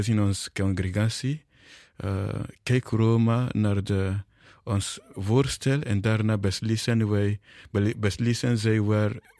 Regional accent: Nigeria; first language Igala; Dutch is a second language; Ik spreek eigenlijk 2 Nigeriaanse talen. Igala, mijn moedertaal, en Hausa, de taal van het noord van Nigeria.

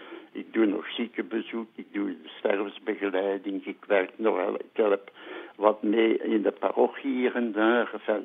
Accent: Pajottenland, Flemish Brabant, Belgium; also born or lived in Brussels / Ghent; now in West Flanders, Belgium; Ik heb hier niet altijd gewoond. Ik ben feitelijk een Brabander van geboorte, een Brusselaar.

